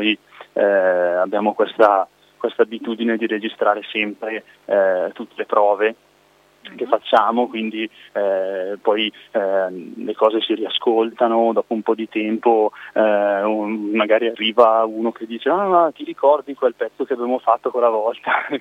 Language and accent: Italian; Lombardy, Italy; E poi abbiamo delle date a febbraio dalle nostre parti, in provincia di Bergamo